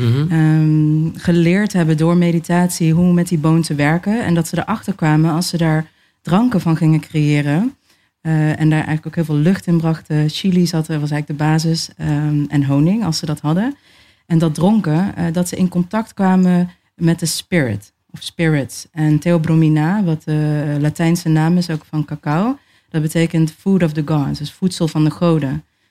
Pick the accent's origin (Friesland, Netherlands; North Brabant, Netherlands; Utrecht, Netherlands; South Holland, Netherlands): North Brabant, Netherlands; Ik ben in Brabant opgegroeid en het was voornamelijk blanke mensen om me heen.